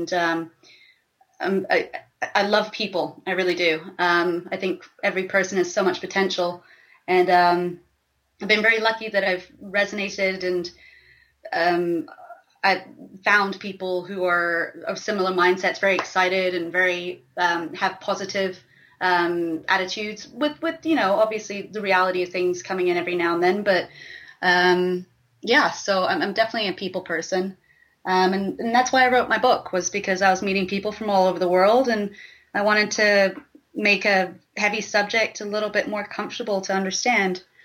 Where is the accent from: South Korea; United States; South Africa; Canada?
South Africa; born there; also born or lived in Botswana; But I was born in South Africa originally, lived in Botswana predominantly. I've lived in 7 countries to date, with a couple of stints in the States for just out of curiosity and interest.